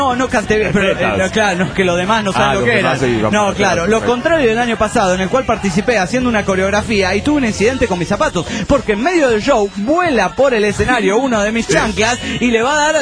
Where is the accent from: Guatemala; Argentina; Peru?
Peru; Pucallpa, Ucayali; de Pucallpa, Perú.